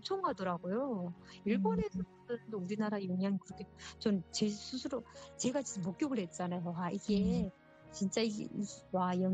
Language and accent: Korean; North Korea; accent: North Korean dialect; now in South Korea; 저 면접하는 과정에 제가 북한 사투리가 나왔나 봐요. 중국 사람인가 그러더라고요. 그래서 저보고 교포는 안 쓴다 하더라고요. 교포도 교포가 아니고 세토민입니다.